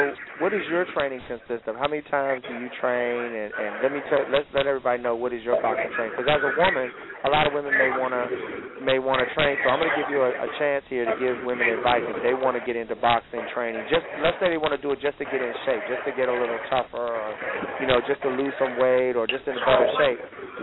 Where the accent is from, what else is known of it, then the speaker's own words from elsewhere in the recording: Detroit, Michigan, United States; I grew up born and raised in Detroit, and for me, you know, being across the street from Motown, you know, most of my life, my mother worked over there, I always saw it.